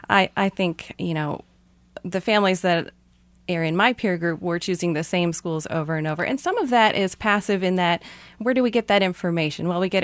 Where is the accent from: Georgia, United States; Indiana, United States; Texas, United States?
Indiana, United States; Indianapolis; I grew up in Indianapolis public schools in integrated schools